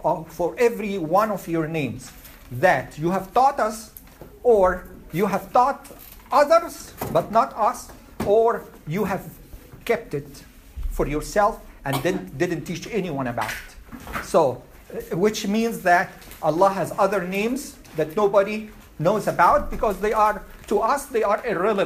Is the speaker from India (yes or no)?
yes; India; Why not? I'm from India. I want an Indian-looking God.